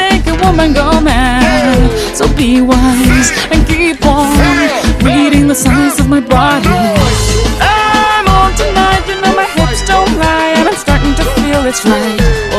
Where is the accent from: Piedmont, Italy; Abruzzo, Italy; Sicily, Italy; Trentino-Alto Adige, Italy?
Trentino-Alto Adige, Italy; Trento; perché per forza di cose, io essendo trentina